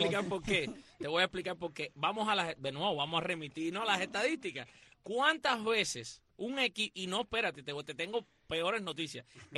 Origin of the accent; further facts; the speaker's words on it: Cuba; Nosotros todos los que estamos aquí crecimos viendo pelota en Cuba.